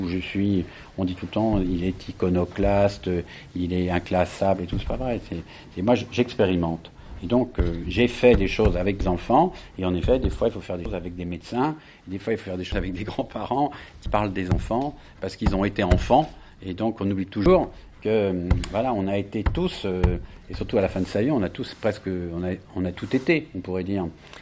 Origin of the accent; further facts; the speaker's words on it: France; comme moi je suis français